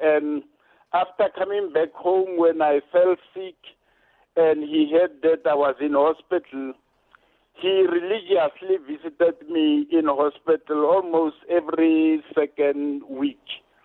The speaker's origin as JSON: {"language": "English", "country": "South Africa", "said": "I was in Italy as a South African diplomat."}